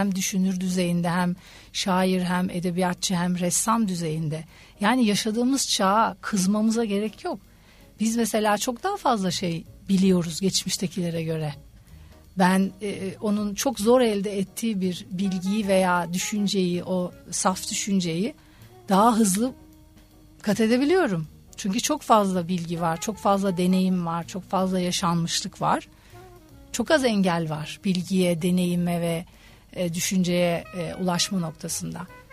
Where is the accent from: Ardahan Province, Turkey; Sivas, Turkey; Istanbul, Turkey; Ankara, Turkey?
Ankara, Turkey; Bir Ankaralı olarak da konuşayım.